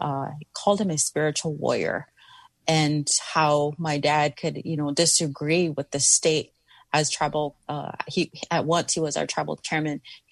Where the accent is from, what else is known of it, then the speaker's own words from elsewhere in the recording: United States; I come from Standing Rock.